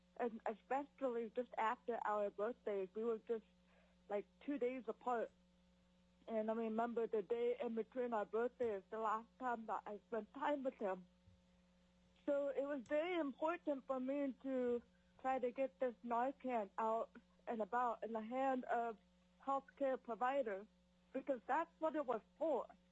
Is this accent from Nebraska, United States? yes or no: no; Juneau, Alaska, United States; I am from Juneau, Alaska, speaking on behalf of myself.